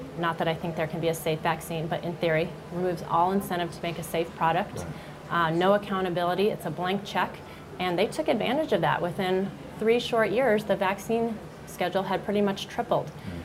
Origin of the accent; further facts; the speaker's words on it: Phoenix, Arizona, United States; when I grew up, I knew of one person in my 18 years of growing up in Phoenix that had cancer